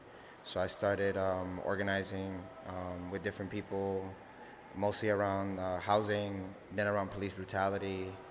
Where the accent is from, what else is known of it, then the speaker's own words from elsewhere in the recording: New York City, New York, United States; I'm from Harlem in New York City.